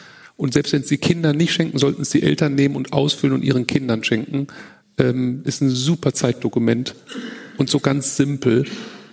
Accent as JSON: {"language": "German", "region": "North Rhine-Westphalia", "country": "Germany", "said": "Ich komme aus dem Ruhrgebiet."}